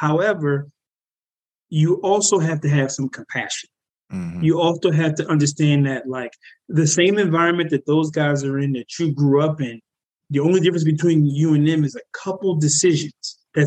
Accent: Philadelphia, Pennsylvania, United States; I was 21 years old. And I grew up in West Philadelphia.

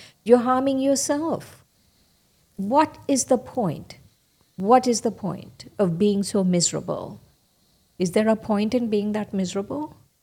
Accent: India; I come from India, and I'm female.

